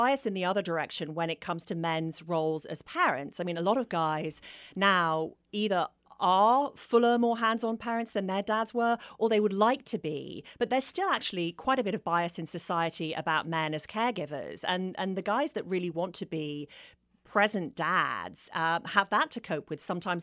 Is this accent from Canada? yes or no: no; United Kingdom; And I often joke that, you know, being British and female is a double whammy